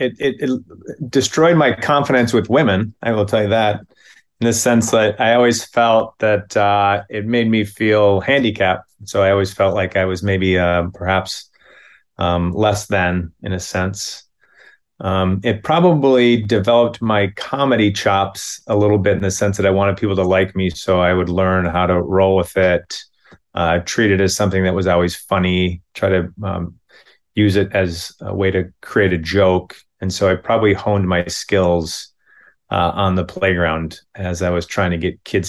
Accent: Minneapolis, Minnesota, United States; And I said, I'm from Minneapolis.

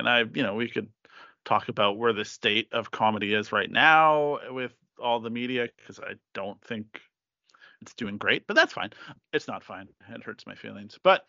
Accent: Regina, Saskatchewan, Canada; even though I grew up in Regina, I can kind of agree

